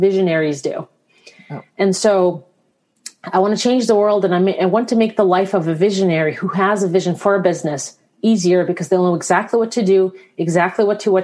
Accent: Belarus; moved away; So actually, I'm actually originally from Belarus.

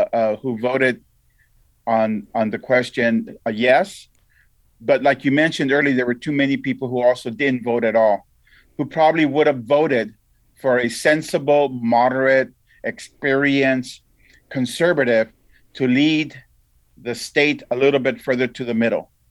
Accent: California, United States; I am hoping, as a Californian, not as a partisan

